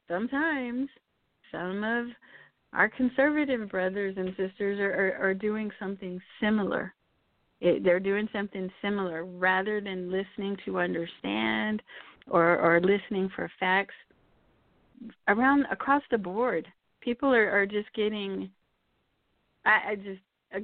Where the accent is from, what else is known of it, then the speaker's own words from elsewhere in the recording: El Paso, Texas, United States; So in the news, it seems like my hometown of El Paso, Texas, we just keep seeing story after story lately about COVID